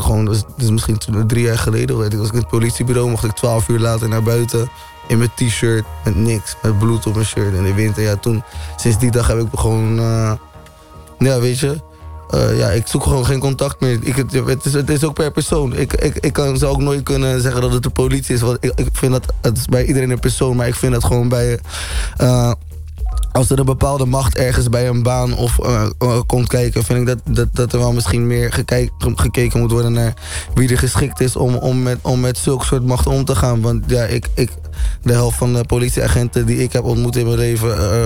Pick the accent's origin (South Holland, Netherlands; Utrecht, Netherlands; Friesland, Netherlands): South Holland, Netherlands; Rotterdam; ik kom ook uit Rotterdam en omstreken.